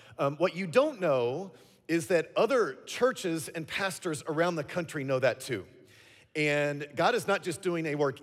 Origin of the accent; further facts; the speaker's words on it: Louisville, Kentucky, United States; But I grew up in Louisville and through some church things, became friends with some Christians around the country.